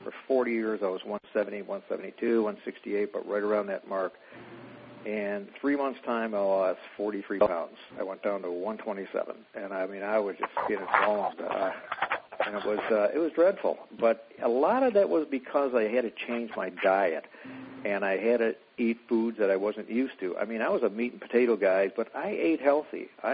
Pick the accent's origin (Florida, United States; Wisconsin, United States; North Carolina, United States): North Carolina, United States; I'm from North Carolina.